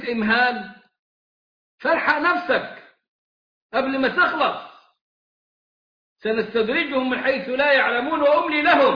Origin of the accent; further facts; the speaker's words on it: Egypt; واسألوا عندنا في مصر شركة ماتسيان، ماتسيان كيف تصنع السجاير؟